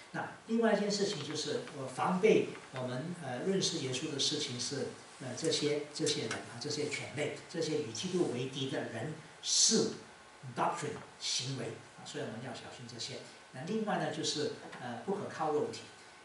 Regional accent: Malaysia; 我们在马来西亚长大的时候呢

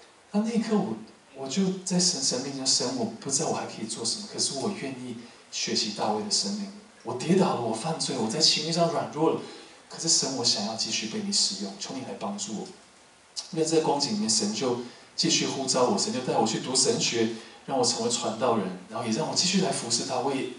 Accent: Taiwan; 我说香港，我没有去过香港，我是台湾人，然后我不一个人都不认识

